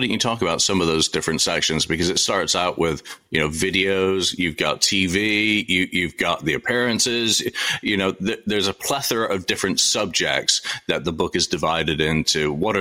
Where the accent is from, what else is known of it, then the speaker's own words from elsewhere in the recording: United Kingdom; obviously I'm British